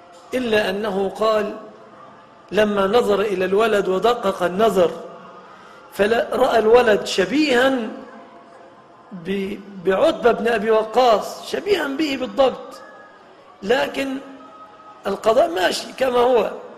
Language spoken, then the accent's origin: Arabic; Egypt; باللفظة العامية التي نقولها نحن في بلادنا مصر